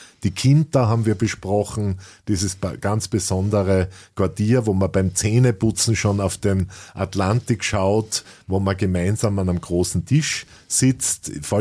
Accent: Austria; doch kühler ist als bei uns in Österreich

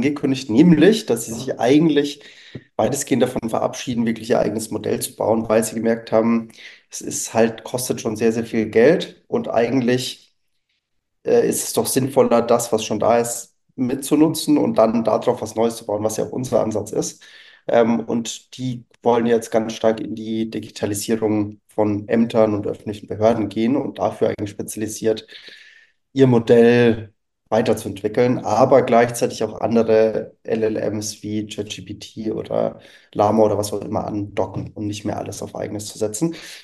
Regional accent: Würzburg, Bavaria, Germany; now in Berlin, Germany; dass ich aus Franken komme, hört man vielleicht ab und zu mal an dem wunderschönen, leicht rollenden R. Also, ich komme mal aus Würzburg, lebe jetzt aber seit 8 Jahren in Berlin

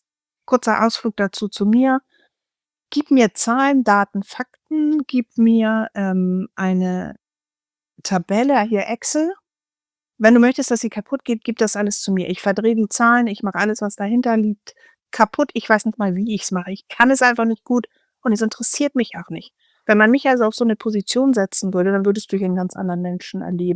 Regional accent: Northern Germany, Germany; ich komme jetzt aus Norddeutschland

